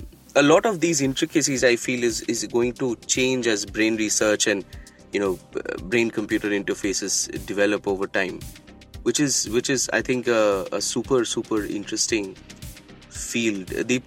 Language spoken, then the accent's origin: English; Kolkata, West Bengal, India; I grew up in Calcutta